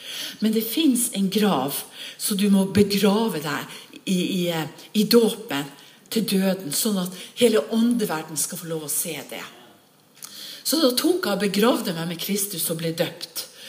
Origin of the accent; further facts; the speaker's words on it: Honningsvåg, Finnmark, Norway; jeg skulle preke i Honningsvåg, og jeg grudde meg veldig å komme hjem til hjemplassen min